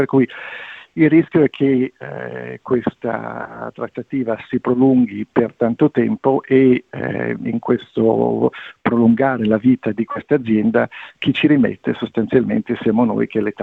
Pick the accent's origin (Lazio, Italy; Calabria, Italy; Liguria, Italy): Liguria, Italy; dove tra l'altro da Ligure, ormai probabilmente avrò l'associazione dei Ligure